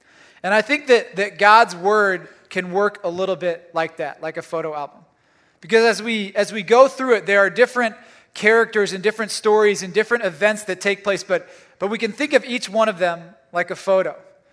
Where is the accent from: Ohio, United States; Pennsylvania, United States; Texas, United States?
Ohio, United States; I grew up in Northeast Ohio. I was born and raised here, and my parents still live around here.